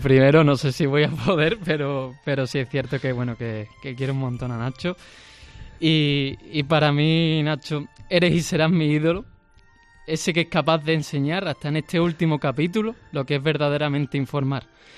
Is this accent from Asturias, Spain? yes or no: no; Huelva, Andalusia, Spain; pero sé que Huelva, mi tierra, necesita ser defendida por los más buenos.